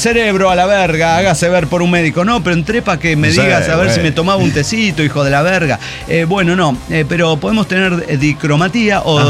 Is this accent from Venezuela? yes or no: yes; Venezuela; moved away; yo los escuché desde Venezuela, país de donde yo provengo, de donde soy originario. Y recientemente logré salir debido a la situación que sufre el país